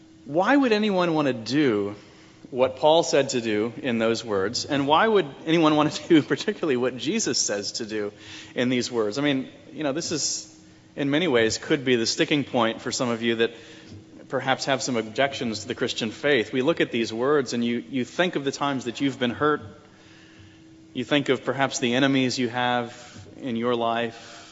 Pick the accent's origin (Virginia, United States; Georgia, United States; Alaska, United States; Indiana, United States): Virginia, United States; Virginia Beach; Now, I grew up in Virginia Beach, as did my brother and my sister who are here today.